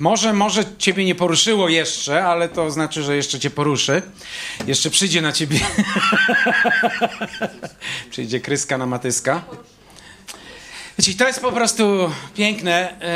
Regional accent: Elbląg, Warmian-Masurian Voivodeship, Poland; Ja jestem z Elbląga, to jest w ogóle te spotkania, bo jest 200 metrów od mojego domu, w którym jestem.

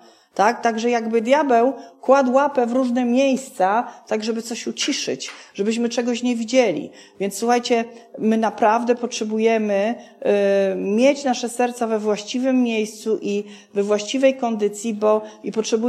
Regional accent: Silesian Voivodeship, Poland; Ja jestem ze Śląska

